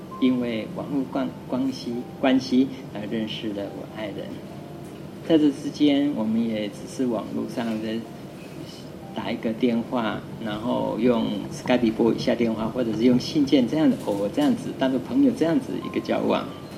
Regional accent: Taiwan; 我在台湾长大

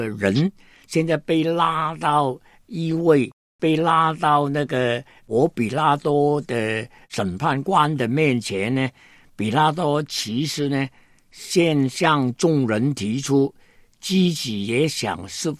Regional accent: China; 我们中国人呢看那个清官呢，从前有一个包公，对不对？

